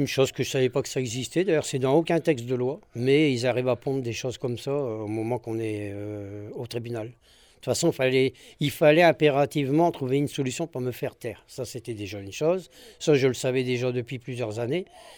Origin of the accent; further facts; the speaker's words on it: France; je me suis dit, je suis français, je suis fier de l'être